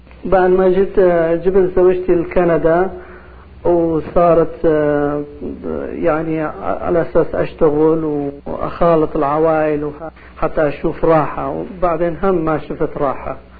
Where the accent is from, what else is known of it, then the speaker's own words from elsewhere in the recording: Kurdistan Region, Iraq; moved away as an adult; أنا كنت بالعراق بكردستان، مريت مراحل كلش صعبة في حياتي من طفولتي